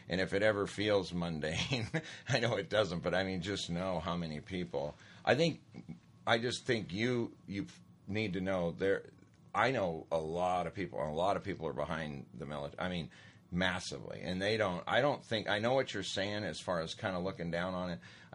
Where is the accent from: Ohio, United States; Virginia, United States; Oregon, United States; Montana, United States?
Montana, United States; Great Falls; I grew up in Great Falls, Montana, with Malmstrom Air Force Base.